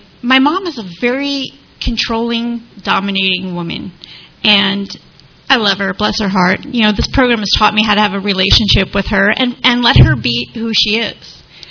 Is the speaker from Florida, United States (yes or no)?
no; New Jersey, United States; I was brought up in New Jersey. I know the Jersey Shore.